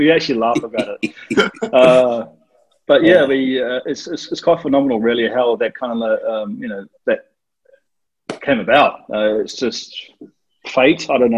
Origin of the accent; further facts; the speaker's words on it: New Zealand; when I was growing up in New Zealand